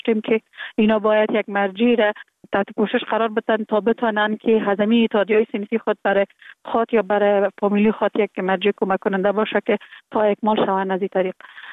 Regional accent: Kabul, Afghanistan; born there; در کابل زندگی میکنم، در کابل متولد شدیم. در سال 1363 در یک خانه واده روشن فکر، خانواده که از جمله خانواده های اهل معارف کشور بودن متولد شدیم

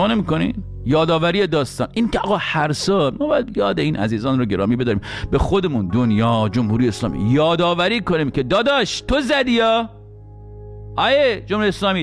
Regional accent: Iran; واقعا ما چه گناهی کردیم دون ایرانی شدیم تو اون کشور دنیا آمدیم؟

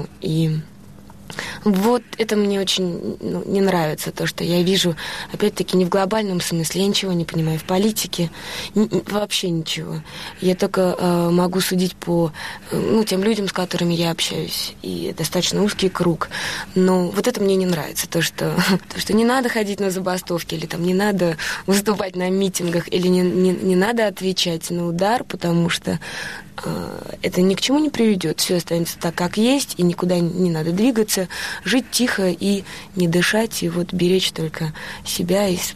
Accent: Russia; я из России с абсолютной уверенностью и гордостью за то, что я принадлежу и живу в этой стране.

